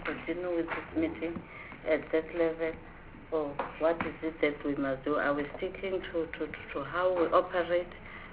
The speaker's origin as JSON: {"language": "English", "region": "Limpopo", "country": "South Africa", "said": "I'm a member of this select committee, and I'm from Limpopo."}